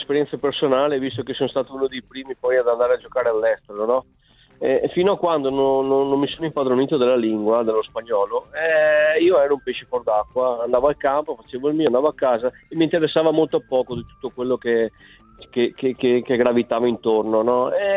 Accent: Mestre, Veneto, Italy; io sono di Mestre, no?

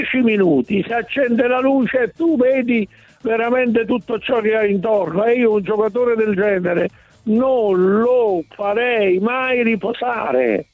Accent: Nola, Campania, Italy; mi sembrano calciatori della mia città d'origine, Nola, che tiene la maglia bianconera

